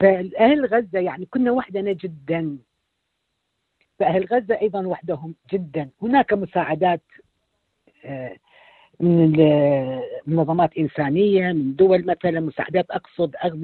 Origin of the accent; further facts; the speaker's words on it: Iraq; ولكن يعني أولا كوني عراقية، يعني من سابع المساحيات وصل لغزة.